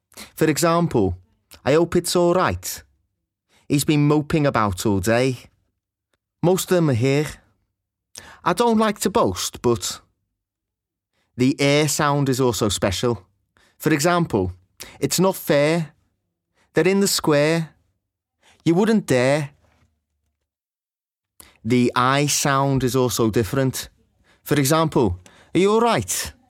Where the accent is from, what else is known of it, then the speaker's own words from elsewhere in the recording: Liverpool, North West England, United Kingdom; I'm from Liverpool. The CK endings are pronounced very strongly as bach.